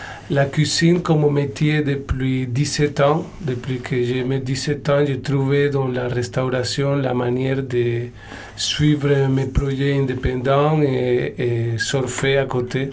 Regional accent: Colombia; French is a second language; now in France; Et je viens de Colombie.

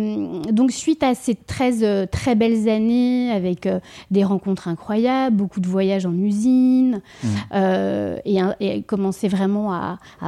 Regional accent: Paris, Île-de-France, France; also born or lived in London; je suis parisienne. Ouais. J'ai tout le temps, enfin, j'ai hormis 4 années où j'ai vécu à Londres, j'ai toujours vécu à Paris, plus précisément en fait au Vésinet, en banlieue parisienne

